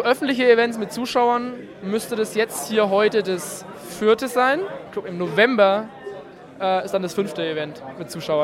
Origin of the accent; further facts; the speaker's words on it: Puschendorf, Bavaria, Germany; Also ich bin aus Puschendorf ursprünglich